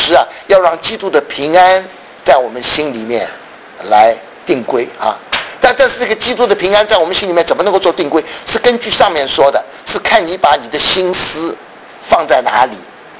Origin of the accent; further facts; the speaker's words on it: China; 这个我们中国人其实都很注意这一点，其实我们都有这个经验，就是我们的良心。